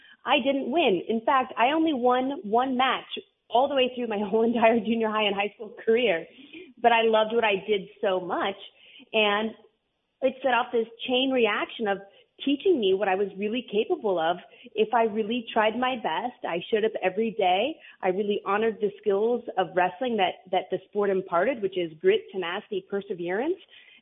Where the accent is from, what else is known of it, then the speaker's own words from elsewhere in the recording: Seattle, Washington, United States; I came from Seattle. I moved to Minnesota.